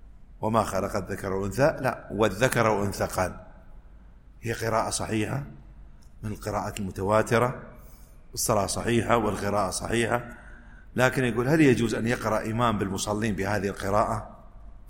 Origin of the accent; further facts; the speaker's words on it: United Arab Emirates; ويصلي في أحد المدن عندنا في الإمارات مثلا